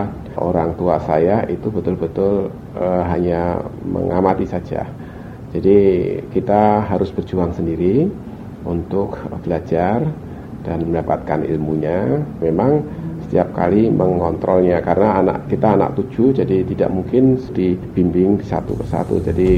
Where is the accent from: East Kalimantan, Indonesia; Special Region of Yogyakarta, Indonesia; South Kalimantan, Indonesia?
Special Region of Yogyakarta, Indonesia; Yogyakarta; born there; Saya lahir di Yogyakarta pada tanggal 17 Agustus 1952. Saya 7 bersaudara, saya anak nomor 2.